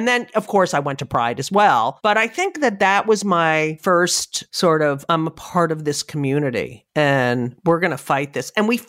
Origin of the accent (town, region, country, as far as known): New Jersey, United States; born or raised there